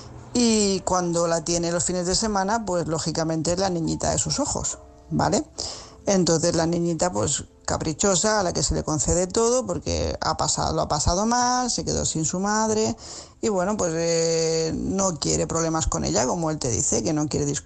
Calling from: Tarragona, Catalonia, Spain; corresponsal de Tarragona

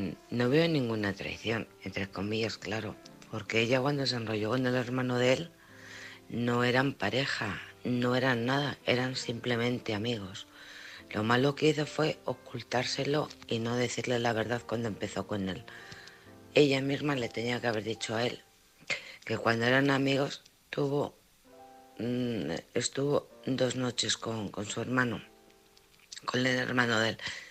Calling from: Alcorcón, Community of Madrid, Spain; de Alcorcón.

